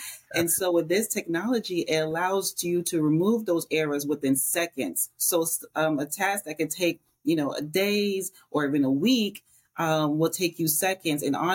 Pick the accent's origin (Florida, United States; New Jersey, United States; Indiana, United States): Florida, United States; Tampa; I am from Tampa, Florida, but my family, we're from the beautiful, beautiful Caribbean islands of the Bahamas and Turks and Caicos.